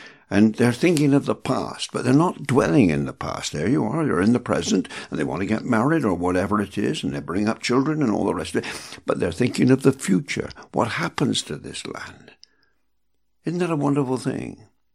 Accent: England, United Kingdom; Now, I'm an Englishman.

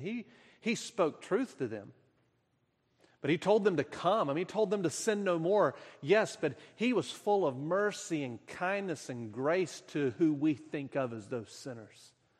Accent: North Carolina, United States; also born or lived in Tennessee, United States; I was born in Tennessee, then my family moved to North Carolina, and so I'm a southern boy, and I grew up down south.

